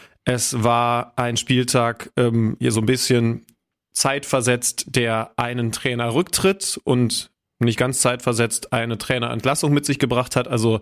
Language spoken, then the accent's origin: German; Lower Saxony, Germany; ein Zonengrenzler, aufgewachsen bei Wolfsburg bzw. Helmstedt. Und dahinter beginnt dann eben schon Sachsen-Anhalt.